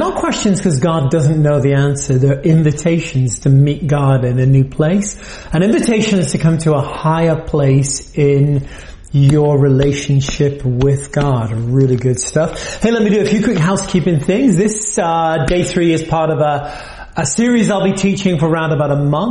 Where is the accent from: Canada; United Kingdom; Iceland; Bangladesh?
United Kingdom; now in United States; I'm a Brit. I'm now an American.